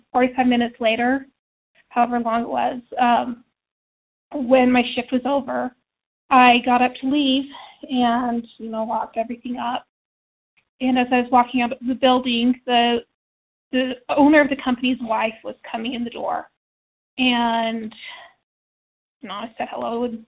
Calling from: Utah, United States; I'm calling from Utah.

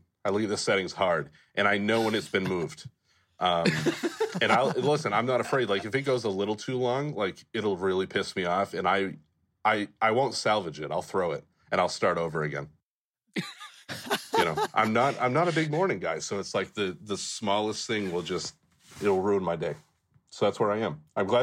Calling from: Nashville, Tennessee, United States; I am in beautiful Nashville, Tennessee.

